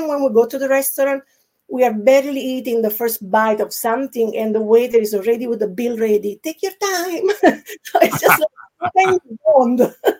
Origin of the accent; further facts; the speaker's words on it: Sorrento, Campania, Italy; English is a second language; it reminds me of Sorrento, where I come from Italy.